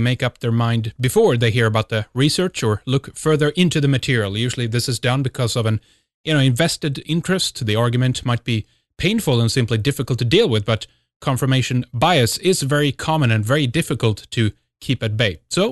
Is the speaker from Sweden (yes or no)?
yes; Sweden; from Sweden